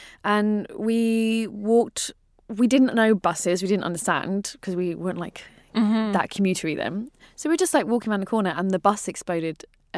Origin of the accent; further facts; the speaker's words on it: London, United Kingdom; And I really felt like, as a Londoner, when I would see the New Yorkers talking about it, I was like, oh, it's never happened.